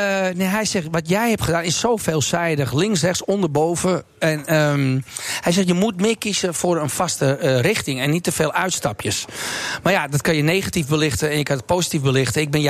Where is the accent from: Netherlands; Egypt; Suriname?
Netherlands; Amsterdam, North Holland; accent: Amsterdam; Net zoals mijn accent. We zitten nu in prachtig Amsterdam, maar echt het Amsterdamse accent, dat hoor je ook bijna niet meer.